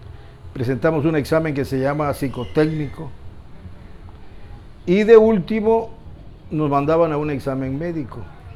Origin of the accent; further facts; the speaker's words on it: Campeche, Mexico; Yo soy de Campeche.